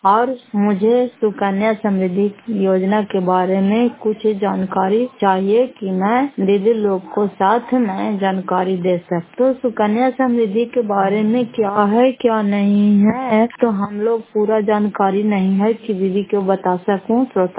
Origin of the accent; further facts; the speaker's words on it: Fatehpur, Bihar, India; घर फतेहपुर, पंचायत मखरौता, जिला नालंदा, कराय पचराय प्रखंड की निवासी हूं।